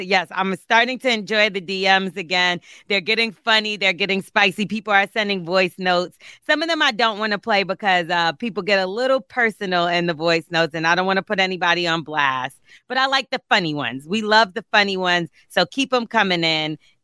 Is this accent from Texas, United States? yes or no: no; New York, United States; maybe that's me growing up in New York.